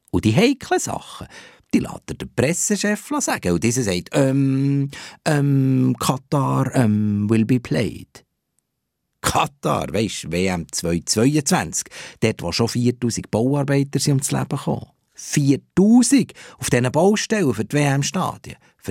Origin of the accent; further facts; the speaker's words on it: Valais, Switzerland; Ich bin ein Walliser Berggeiss.